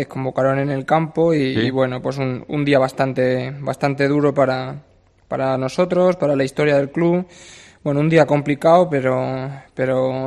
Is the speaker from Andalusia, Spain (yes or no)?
no; Alcalá de Henares, Community of Madrid, Spain; Sí, yo soy de Alcalá de Henares. O sea, alcalaíno